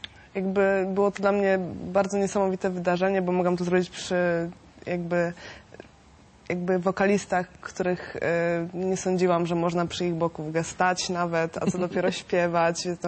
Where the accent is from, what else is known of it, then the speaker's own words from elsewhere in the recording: Wrocław, Lower Silesian Voivodeship, Poland; ja z Wrocławia, on z Poznania, spotkaliśmy się w Kalwarii Pacławskiej, więc moi rodzice stamtąd pochodzą